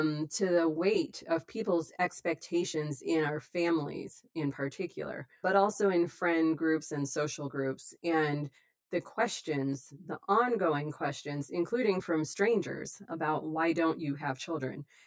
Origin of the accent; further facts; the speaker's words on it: Los Angeles, California, United States; Yeah, so I'm from Los Angeles. We were sitting in traffic, which is a very LA thing to do.